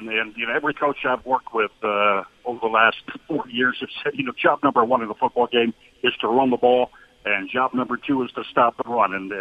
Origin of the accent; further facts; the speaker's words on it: Chicago, Illinois, United States; born there; I mean, I was born in Chicago, and I live about 30 miles west of Chicago.